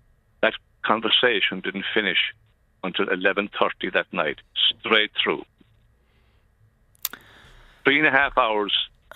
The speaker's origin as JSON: {"language": "English", "country": "Ireland", "said": "I mean, we're Irish, you know, we're the human race."}